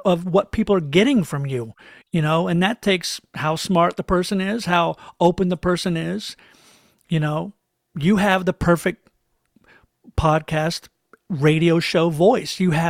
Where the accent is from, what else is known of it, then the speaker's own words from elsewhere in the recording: Tallahassee, Florida, United States; Oh, see, I'm from Tallahassee, Florida.